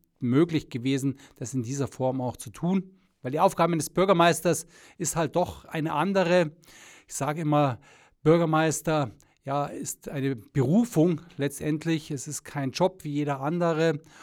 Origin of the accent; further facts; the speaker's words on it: Unterschleißheim, Bavaria, Germany; auf dieses Amt für meine Heimatstadt Unterschleißheim was zu tun